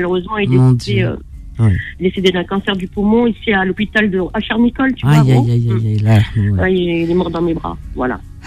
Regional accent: Gennevilliers, Île-de-France, France; also born or lived in Clichy; Enfin, je suis née à Clichy, mais je suis Gennevilliers.

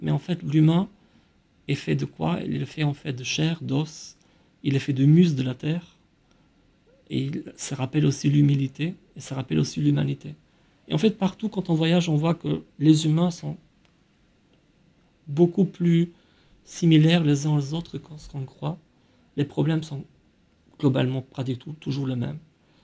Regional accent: Albania; Quand j'étais petit en Albanie, malgré le fait qu'on était dans un pays totalement isolé, enfermé sur lui-même

